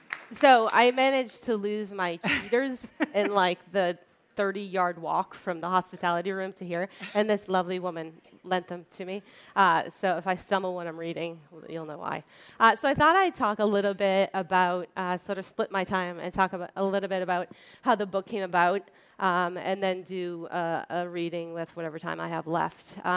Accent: Massachusetts, United States; I grew up 12 miles outside of Boston in a triple-decker, middle apartment. We always had family living with us.

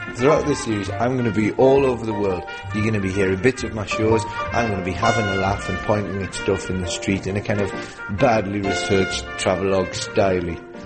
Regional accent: England, United Kingdom; From England.

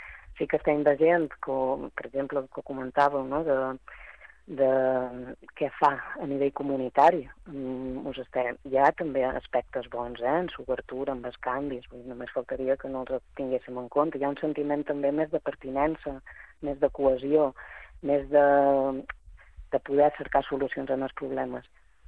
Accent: Balearic Islands, Spain; i també ser conscients com a societat menorquina de què estem generant i què és el que volem generar a Menorca

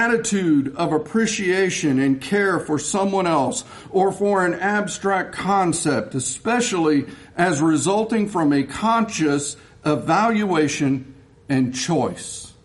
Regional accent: Texas, United States; I love Dr. Pepper. I grew up in Texas.

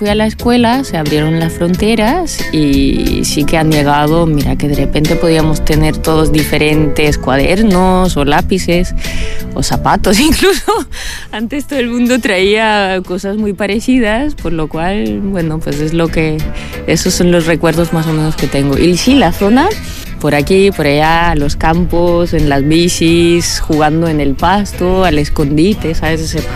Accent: Poland; Spanish is a second language; also born or lived in Moscow / Barcelona; now in Palma de Mallorca, Spain; el lugar donde yo nací es Moscú. O sea, soy de Polonia, pero nací en Moscú. El lugar donde yo nací en realidad es una ciudad muy, muy grande.

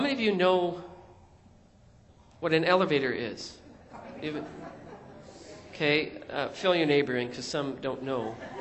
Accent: United Kingdom; accent: British; She's laughing at my accent because it's still British.

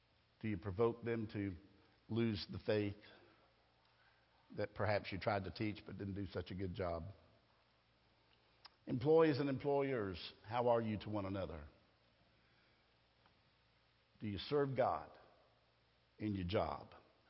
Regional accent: United States; I'm an American, believe me, and I'm proud to be an American, but I'm not proud of what America has become.

